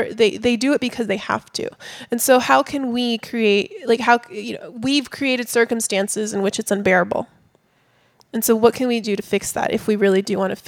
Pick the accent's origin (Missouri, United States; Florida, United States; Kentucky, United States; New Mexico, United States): Florida, United States; Miami; And this is me growing up in Miami.